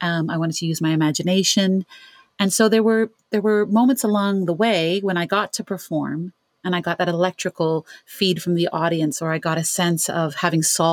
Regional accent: Ontario, Canada; I'm from Canada, from Ontario.

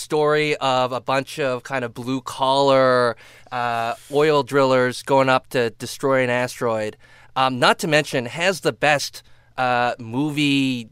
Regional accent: Canada; I'm Canadian-American.

